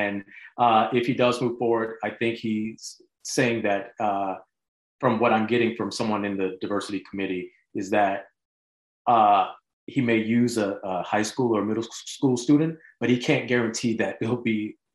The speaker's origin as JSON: {"language": "English", "town": "Montgomery", "region": "Alabama", "country": "United States", "tie": "born or raised there", "said": "you know, I grew up in Alabama, so we often think, oh, racism, that's the South. The first thing people ask me when I say I grew up in Montgomery, they're like, so what was that like?"}